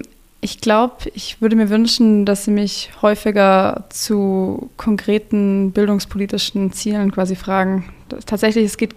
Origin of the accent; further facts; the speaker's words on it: Schlier, Baden-Württemberg, Germany; also born or lived in Ravensburg; ich bin geboren in Ravensburg und in Schlier aufgewachsen.